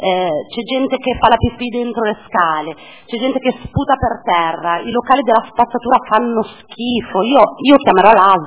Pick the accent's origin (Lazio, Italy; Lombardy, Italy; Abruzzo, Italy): Lombardy, Italy; Milan; perché io sono milanese, ripeto, sono 30 anni che abito a Milano, tengo il mio quartiere